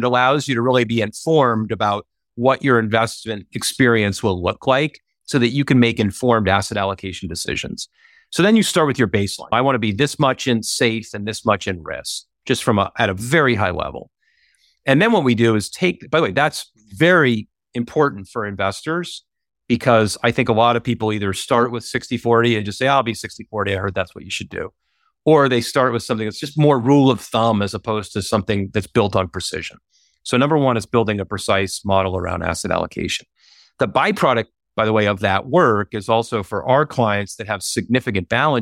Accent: Boston, Massachusetts, United States; I grew up in Boston and spent almost 30 years there. That was more of a established business community.

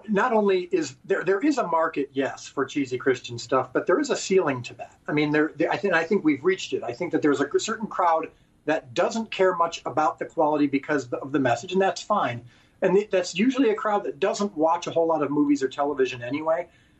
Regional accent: Chicago, Illinois, United States; And so, no, I'm from Chicago area. I'm talking to you right now from Chicago.

